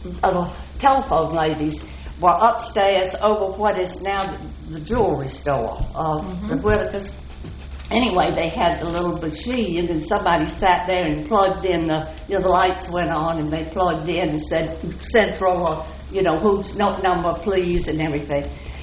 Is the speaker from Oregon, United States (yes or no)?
no; Mobile, Alabama, United States; I enjoyed growing up in Mobile. I remember the Mardi Gras, and I have lots of pictures of costumes, and I was an only child